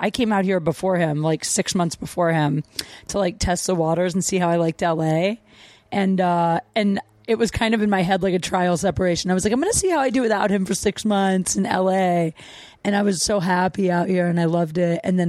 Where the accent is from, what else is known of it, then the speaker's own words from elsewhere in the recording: Canton, Ohio, United States; I grew up in small town Ohio, Canton, Ohio.